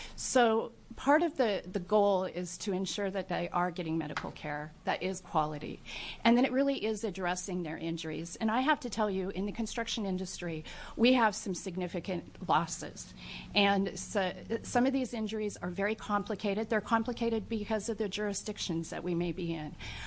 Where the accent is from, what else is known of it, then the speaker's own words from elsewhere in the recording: Portland, Oregon, United States; I am from Southeast Portland, just to make a point there.